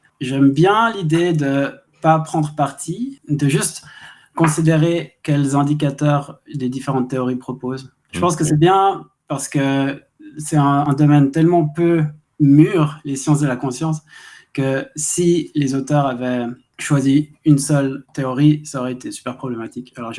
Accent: Switzerland; now in Berlin, Germany; je suis un chercheur en neurosciences computationnelles, je viens de Suisse, mais pour l'instant je suis professeur à Berlin, à la Freie Universität.

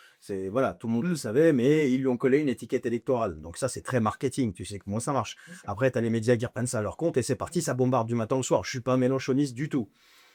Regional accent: Lebanon; Moi, en tant que Libanais, je suis partagé entre les deux.

